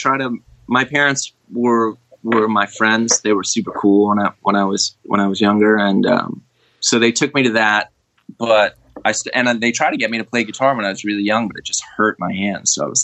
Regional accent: Queens, New York, United States; I grew up in Queens. You know, I think it was a really interesting time, especially when I was a young kid.

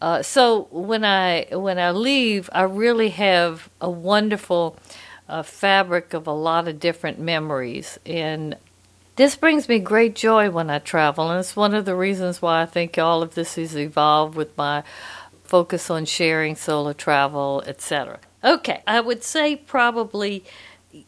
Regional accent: Louisiana, United States; It opened my eyes to there was a world outside of my hometown in Louisiana.

